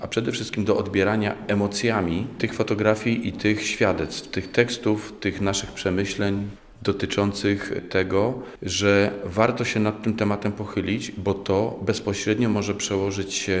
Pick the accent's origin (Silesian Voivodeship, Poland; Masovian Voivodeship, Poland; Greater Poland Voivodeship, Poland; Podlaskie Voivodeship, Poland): Silesian Voivodeship, Poland; My jesteśmy z Górnego Śląska ze Zbyszkiem